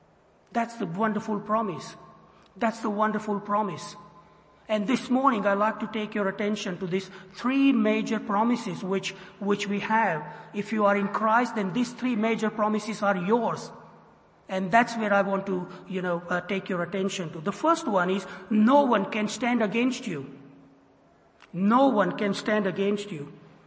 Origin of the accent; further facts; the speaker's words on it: Frankston, Victoria, Australia; I come from Frankston. We are two streets down inside.